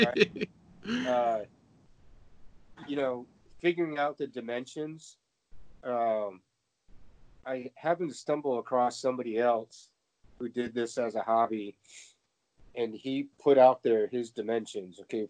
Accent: Detroit, Michigan, United States; I was born in Detroit, raised in Michigan.

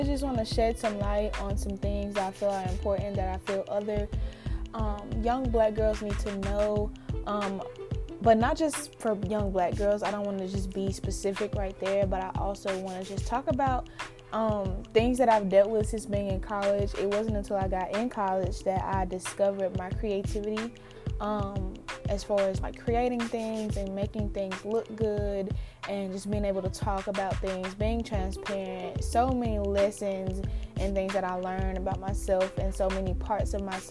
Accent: Chula, Mississippi, United States; I'm from Chula, Mississippi

